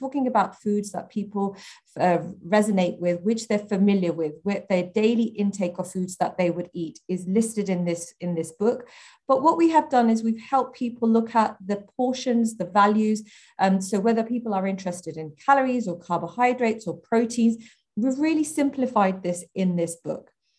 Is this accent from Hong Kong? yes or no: no; Brent, London, United Kingdom; born there; I am very privileged to live and work in Brent. I was born in Brent